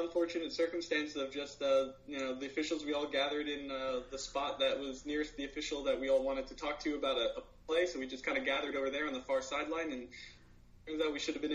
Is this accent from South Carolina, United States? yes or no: no; New Jersey, United States; I'm personally from New Jersey.